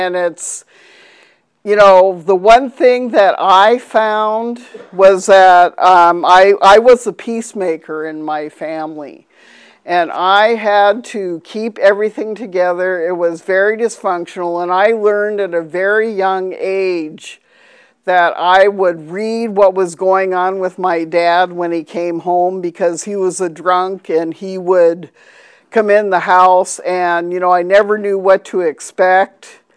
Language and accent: English; Minnesota, United States; So I grew up in Minnesota and the beautiful Minnesota with the 10,000 lakes.